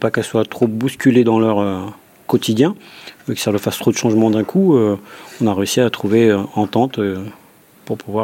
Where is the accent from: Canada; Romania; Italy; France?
France; Paris, Île-de-France; Alors, je suis parisien, là-bas, je suis venu faire quelques saisons, ici.